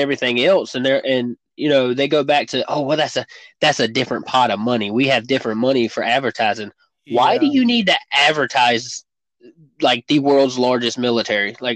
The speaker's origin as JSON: {"language": "English", "country": "United States", "said": "being an American used to be a thing of pride."}